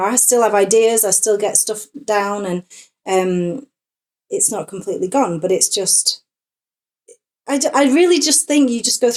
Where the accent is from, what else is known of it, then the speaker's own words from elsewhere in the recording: North West England, United Kingdom; Because, you know, I was brought up in Northwest England. There ain't that much going on.